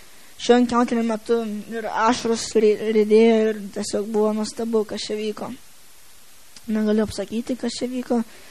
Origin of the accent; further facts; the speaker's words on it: Radviliškis, Šiauliai County, Lithuania; esu iš Radviliškio.